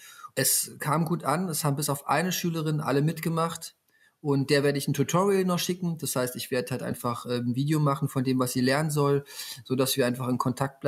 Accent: Berlin, Germany; ich komme halt hier aus dem Bezirk

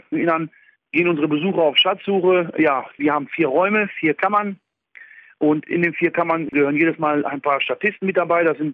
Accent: North Rhine-Westphalia, Germany; born there; ich bin ja gebürtiger Westfale.

